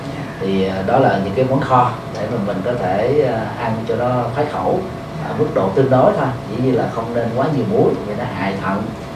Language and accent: Vietnamese; Ho Chi Minh City, Vietnam; Tôi thì sinh ra và lớn lên tại Sài Gòn.